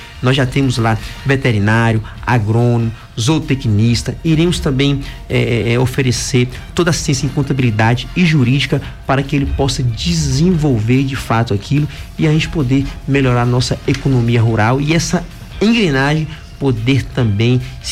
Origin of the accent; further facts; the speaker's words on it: Cândido Sales, Bahia, Brazil; Cândido Salles, a cidade que eu amo, Cândido Salles, não é onde eu cresci, onde eu vivi e tive o maior prazer de poder retornar